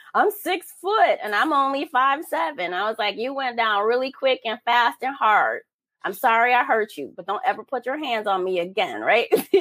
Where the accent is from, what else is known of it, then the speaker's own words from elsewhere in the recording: Detroit, Michigan, United States; So I grew up in Detroit.